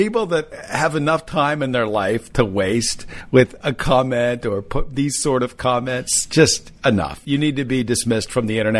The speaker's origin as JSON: {"language": "English", "region": "West Virginia", "country": "United States", "tie": "born or raised there", "said": "Well, my accent's definitely changed. I mean, keep in mind, I grew up in West Virginia. There are some words."}